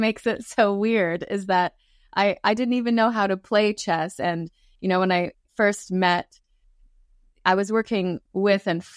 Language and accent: English; Canada; I'm from Canada.